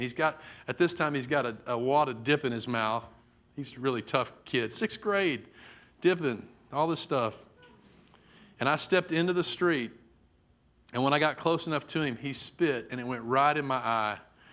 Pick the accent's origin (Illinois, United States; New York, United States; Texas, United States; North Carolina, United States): Texas, United States; Mesquite; I grew up in Mesquite, and I can remember I went to a little school, Rutherford Elementary, and we lived right across the street from Rutherford, right across the field.